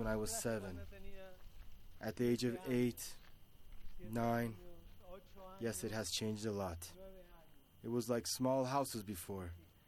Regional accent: Madrid, Community of Madrid, Spain; I am from Madrid. I was born in 1950 in an active, combatant, communist, and anti-fascist family.

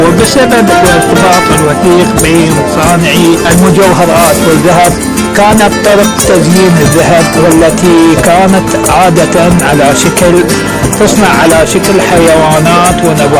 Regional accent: Iraq; بلدنا العراق

